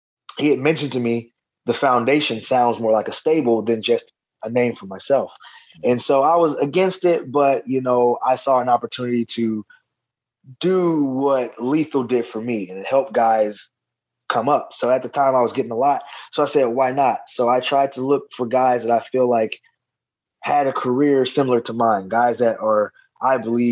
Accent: Atlanta, Georgia, United States; in the main event of the center stage show in my hometown here in Atlanta, Georgia.

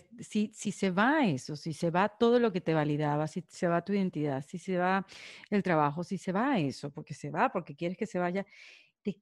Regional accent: Venezuela; De Venezuela

